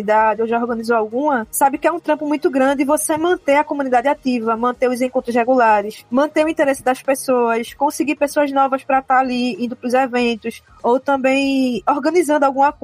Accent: Northeast Region, Brazil; de um recorte também de localização sul do Nordeste, né, então a gente sabe que tem vários preconceitos também com quem é do Nordeste. Então, de onde eu vim

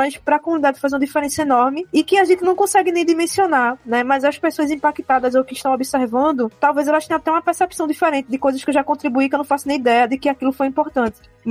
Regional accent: Northeast Region, Brazil; de um recorte também de localização sul do Nordeste, né, então a gente sabe que tem vários preconceitos também com quem é do Nordeste. Então, de onde eu vim

